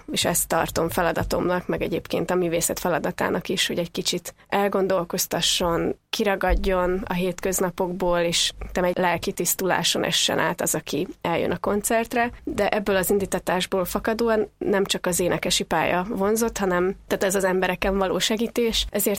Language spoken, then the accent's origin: Hungarian; Budapest, Hungary; born there; Én Budapesten születtem, de azon belül is egy kicsit ilyen érdekes kommunaként működő kerületből, Cseperről.